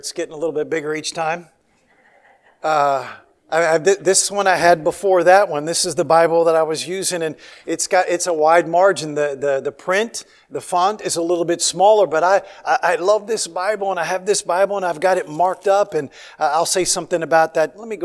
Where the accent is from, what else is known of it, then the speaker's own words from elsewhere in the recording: Washington, District of Columbia, United States; I grew up, I was born in Washington, D.C., grew up 10 miles outside of the city.